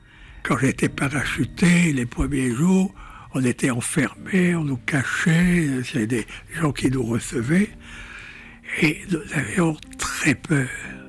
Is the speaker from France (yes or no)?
no; London, United Kingdom; French is a second language; tout le monde doit voir que je viens de Londres, je viens de l'extérieur.